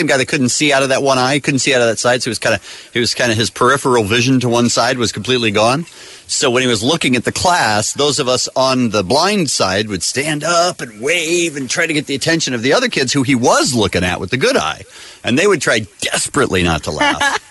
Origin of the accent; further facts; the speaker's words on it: Phoenix, Arizona, United States; I grew up in Phoenix. It could be sunny and 70 every single day of the year